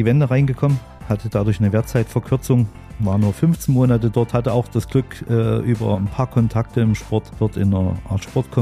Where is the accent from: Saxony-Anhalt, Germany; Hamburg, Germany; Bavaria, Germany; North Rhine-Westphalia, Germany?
Saxony-Anhalt, Germany; Kayna; born there; Ich bin in der Nähe von Zeitz geboren, in Kaina mit AY, seinerzeit noch gut bekannt, weil es ein wunderschönes Waldbad gab, in einer kleinen 500-Seelen-Gemeinde